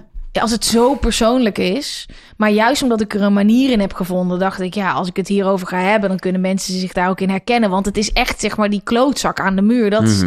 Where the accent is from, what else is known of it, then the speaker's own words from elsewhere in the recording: Uden, North Brabant, Netherlands; blijf bij mijn ouders wonen in het dorp, het hoho stadje waar ik vandaan kom, in Uden